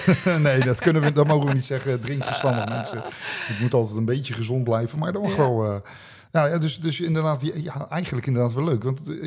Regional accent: Netherlands; Ja, kom op, we zijn wel Nederlanders, hè?

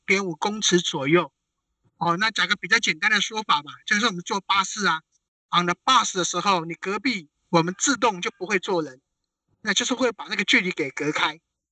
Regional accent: Keelung, Taiwan; 我从台湾来，我是台湾人。

